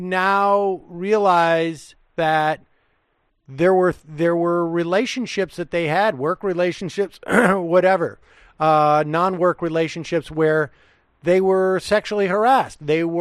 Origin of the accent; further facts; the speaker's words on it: Massachusetts, United States; I'm from Massachusetts. I'm a big fan of hers. When I talk to people in Massachusetts who I think should also be big fans of hers